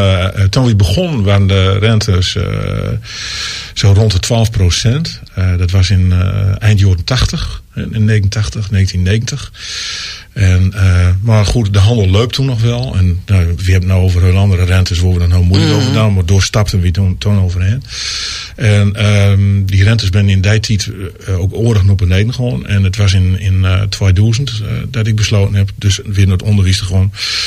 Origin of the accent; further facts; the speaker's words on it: Ter Apel, Groningen, Netherlands; Ik kom uit Troppel